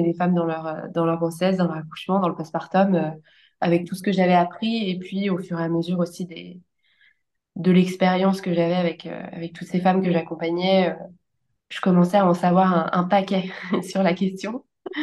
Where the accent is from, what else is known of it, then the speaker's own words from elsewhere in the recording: Paris, Île-de-France, France; Je suis née, j'ai grandi à Paris avec mes deux parents, en fille unique.